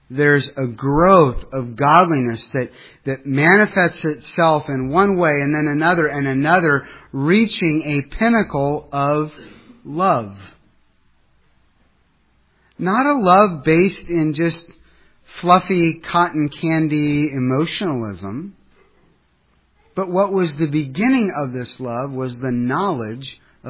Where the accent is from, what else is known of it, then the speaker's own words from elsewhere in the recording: Ohio, United States; There was an elderly gentleman in my hometown who wanted me to come and to scrape the eaves of his house. It was a two-story house. You're up on a ladder. Scrape, hot, muggy, summertime in Ohio.